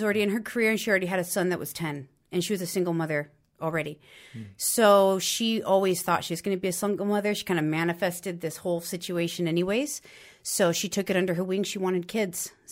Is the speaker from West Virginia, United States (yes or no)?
no; Tucson, Arizona, United States; And I am from Tucson, Arizona.